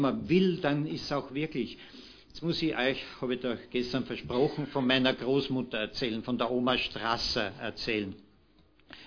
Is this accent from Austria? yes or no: yes; Vienna, Austria; ich rede nur von Wiener, als Wiener